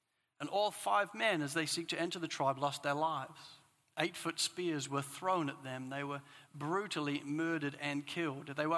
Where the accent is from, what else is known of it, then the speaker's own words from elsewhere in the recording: England, United Kingdom; Growing up in England, it kind of threw me out for some time